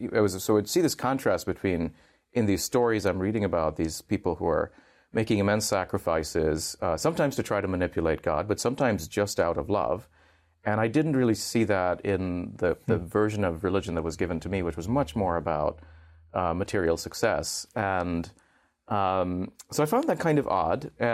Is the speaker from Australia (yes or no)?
no; Oman; also born or lived in Qatar; So I grew up. Hindu. I grew up in not in India. My parents are from India, but they moved to the Middle East. So I was born in Qatar, and I spent my childhood mostly in Oman, which is a sleepy country on the Arabian Gulf, and very peaceful place